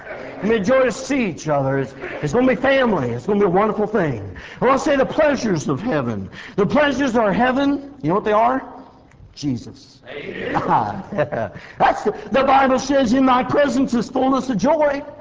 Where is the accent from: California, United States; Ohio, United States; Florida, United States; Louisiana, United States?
California, United States; born or raised there